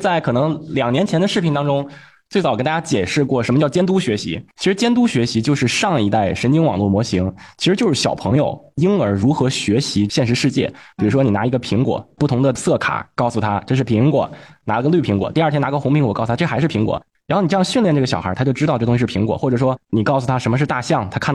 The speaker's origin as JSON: {"language": "Chinese", "country": "China", "said": "我们中国人"}